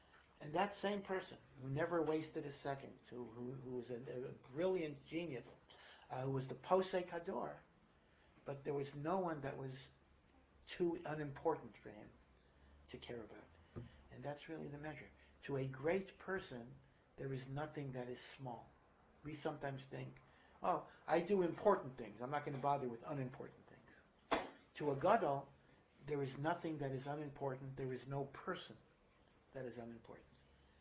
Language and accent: English; Hartford, Connecticut, United States; The thing is that I grew up in Hartford, Connecticut. Some of you might know Connecticut. I know Matthew is West Hartford, but I'm from the old neighborhood, Hartford, Connecticut.